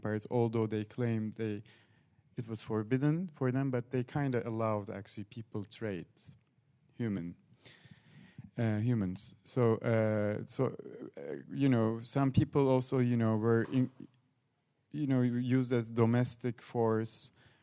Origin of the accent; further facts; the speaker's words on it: Turkey; I grew up in Turkey, and it was the years when the private broadcasting was brought. I was five.